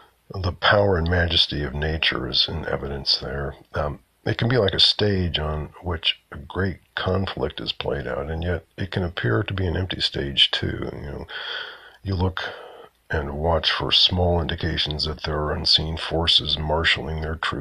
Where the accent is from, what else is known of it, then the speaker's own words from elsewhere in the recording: Cedar Rapids, Iowa, United States; moved away as an adult; I grew up in Cedar Rapids, Iowa. I was born in 1956, and though I've been away since 1976, except for the 2 years I attended graduate school in Iowa City in the early 90s, I still have not gotten past it